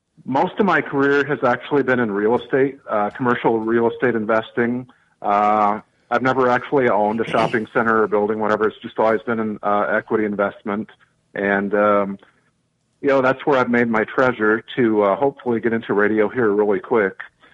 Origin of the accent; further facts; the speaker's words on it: Michigan, United States; Growing up, I was a huge fan growing up in Michigan of the Big 8, CKLW, the big 50,000-watt flamethrower from across the river in Detroit.